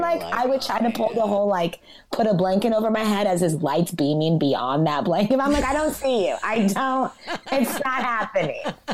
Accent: South Dakota, United States; And I come from South Dakota. So like a lot of ignorance, racism, you know, good people, but borderline ignorant and stuff.

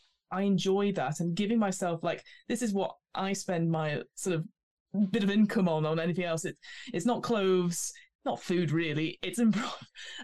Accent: United Kingdom; because we're all British polite people in my current community

